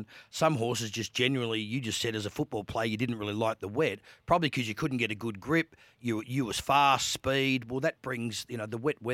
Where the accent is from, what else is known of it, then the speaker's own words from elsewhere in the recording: Adelaide, South Australia, Australia; I'm from Adelaide like you